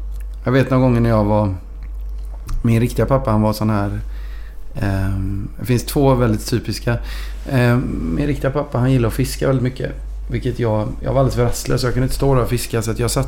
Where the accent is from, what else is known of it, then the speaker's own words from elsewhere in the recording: Gothenburg, Västra Götaland County, Sweden; born there; also born or lived in Mjölby; Jag vet inte hur många jag har bott på Göteborg, men jag föddes på Olivdalsgatan i Göteborg.